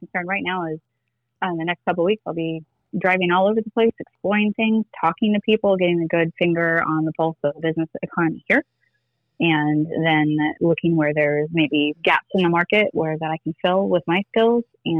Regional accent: California, United States; No, I grew up in Yosemite National Park. I am from California.

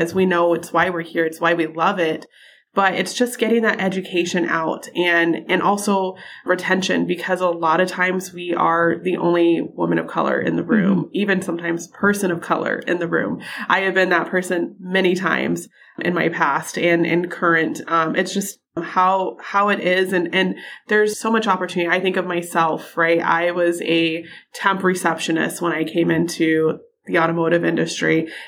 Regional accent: Texas, United States; moved away; also born or lived in Minnesota; I mean, I'm from Texas, but I've been gone for 10 years living in Minnesota

